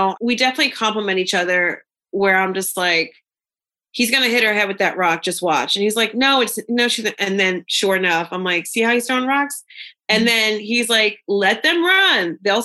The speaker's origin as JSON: {"language": "English", "country": "United States", "said": "He's Dutch. I'm American."}